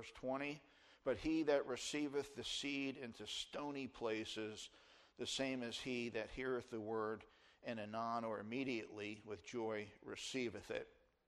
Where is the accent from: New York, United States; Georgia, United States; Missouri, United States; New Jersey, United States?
New Jersey, United States; accent: New Jersey; That's my New Jersey accent from way back when.